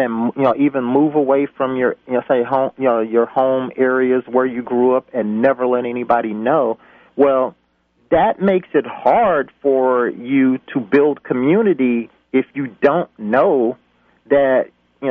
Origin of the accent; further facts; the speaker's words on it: Texas, United States; I grew up in Texas where we actually named high schools